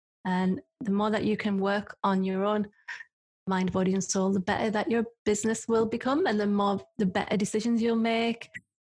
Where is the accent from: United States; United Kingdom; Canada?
United Kingdom; North East England; we are not from Lancashire. We're from small villages in County Durham.